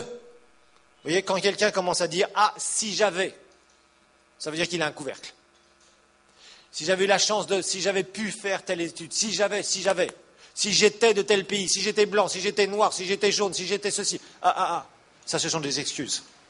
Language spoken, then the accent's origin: French; Kasaï, DR Congo; Ou alors, moi je viens du Grand Kassai, là où il y a les diamants.